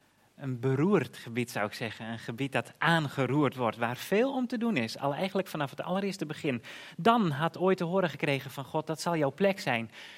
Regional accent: Texel, North Holland, Netherlands; op Texel, op het oude front waar ik opgegroeid ben.

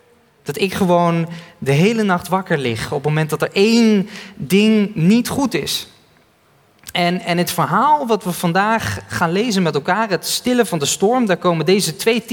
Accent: Randstad, Netherlands; Ik kom uit de Randstad

